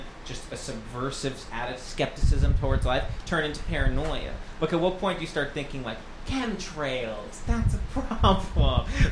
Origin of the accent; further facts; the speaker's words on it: United States; one thing that I think we can all agree on from the last 15 years, just growing up, being American, is take a sniff